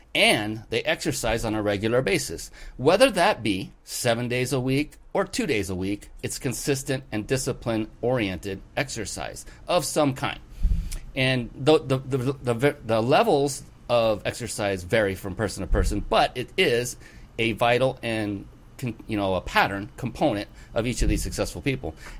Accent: West Coast, United States; I was flown out to the East Coast. I'm from the West Coast.

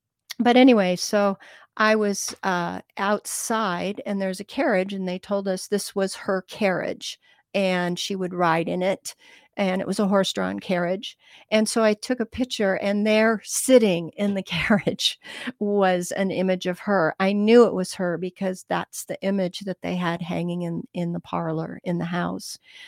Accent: Michigan, United States; I'm from Michigan, so I know what he looks like.

